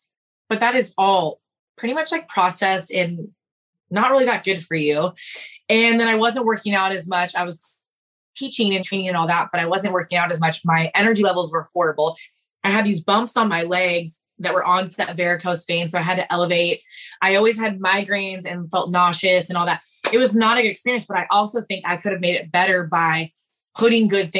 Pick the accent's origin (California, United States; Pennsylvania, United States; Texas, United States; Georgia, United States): California, United States; Newport Beach; because I'm from Newport Beach, California, and we were in Long Beach at the time.